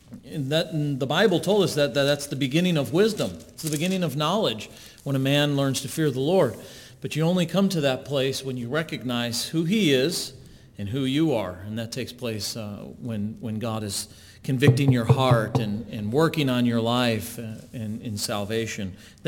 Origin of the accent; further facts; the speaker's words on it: Illinois, United States; I grew up just outside of Chicago, so I'm a northerner, a Yank